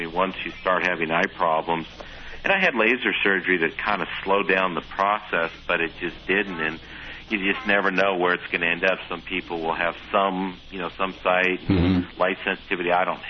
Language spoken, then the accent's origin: English; Seattle, Washington, United States; I grew up in Seattle, Washington, but, you know, went to dental school at Ohio State, so mm-hmm. I was out in Ohio at the time.